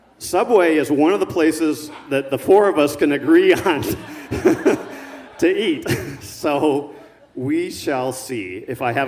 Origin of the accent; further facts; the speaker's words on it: Fort Wayne, Indiana, United States; hey, I'm from Indiana, too. I'm from Fort Wayne.